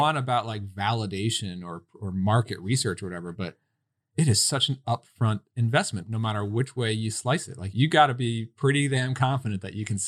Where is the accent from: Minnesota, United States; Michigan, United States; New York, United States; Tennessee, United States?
New York, United States; Long Island; now in Connecticut, United States; I grew up in Long Island, New York, and then even up here in Connecticut.